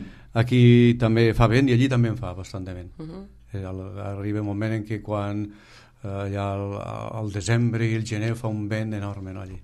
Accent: Vilafranca, Valencian Community, Spain; Jo sóc de la província de Castelló, un poble que quan jo anava a l'escola, allí pues, anava a l'escola, escrivíem sempre la data, la fecha, allà a la pissarra, Villafranca del Cid

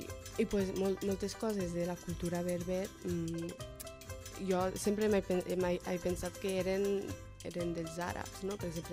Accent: Morocco; Jo vinc del Marroc, bueno, soc d'origen marroquins, però formo part d'una cultura, d'una tribu que és molt antiga, del nord de l'Àfrica, que són els amazics

